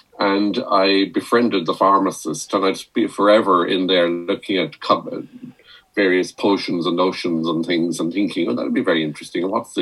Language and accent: English; Connacht, Ireland; now in London, United Kingdom; I'm from County Mayo in the Republic of Ireland, but I've lived in London for many years now, more than I care to count. It's a very, very long time. It must be coming up for 40 years now, yes.